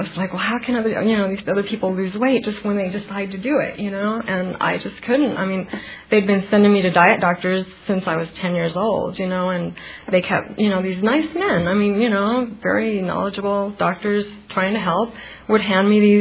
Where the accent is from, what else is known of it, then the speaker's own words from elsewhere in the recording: Mexico; first language Spanish; English is a second language; So, growing up in school, you know, I'm also Mexican, and Spanish was my first language. So I started school not speaking English